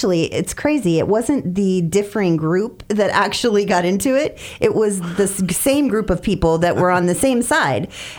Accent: Ohio, United States; Florida, I'm not from Florida. I'm from up north.

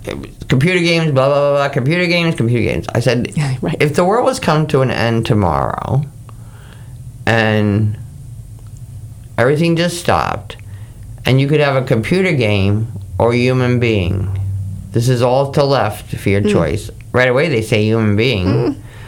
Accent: New York, United States; Sometimes it could be because I'm from New York.

